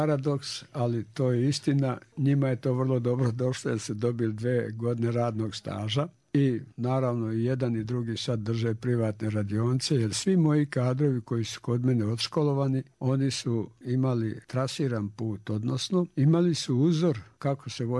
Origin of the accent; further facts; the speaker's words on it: Laktaši, Republika Srpska, Bosnia & Herzegovina; born there; now in Banja Luka, Bosnia and Herzegovina; Radio sam u Beogradu do armije, posle armije sam došao u Banja Luku. Jer me privlačio moj rodni grad, odnosno moje selo u Laktaši.